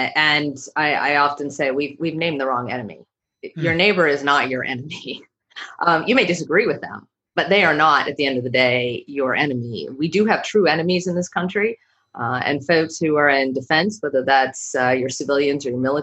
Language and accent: English; Orlando, Florida, United States; I come from Orlando, so let me say that, right? And in my state, we've had a number of school shootings.